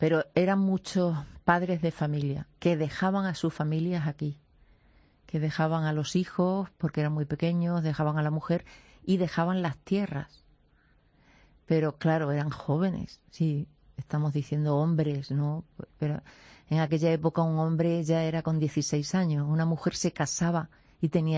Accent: Extremadura, Spain; Yo que soy extremeña, me ha costado.

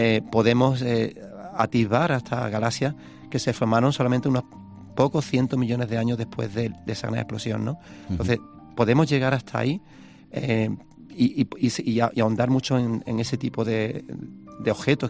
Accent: Spain; Yo, como español, estoy muy orgulloso de eso.

